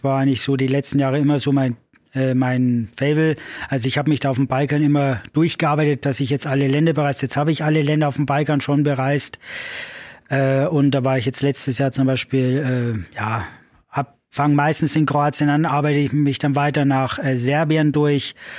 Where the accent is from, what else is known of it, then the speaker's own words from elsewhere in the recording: Nuremberg, Bavaria, Germany; weil ich komme ja ursprünglich aus Nürnberg.